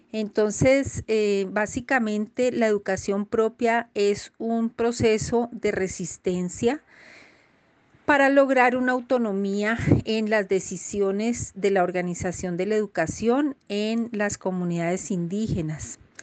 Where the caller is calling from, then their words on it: Colombia; desde Colombia.